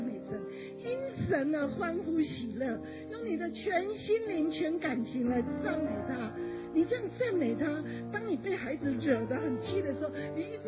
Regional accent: China; 我们家会，其实我们中国人都是不太会称赞

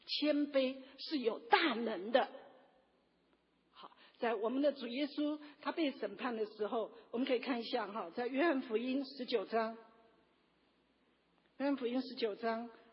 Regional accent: China; now in United States; 我们在美国怎么生存啊？这个在美国生存都是要推荐自己，我最行。好，他们跟我们中国人是不一样的哈

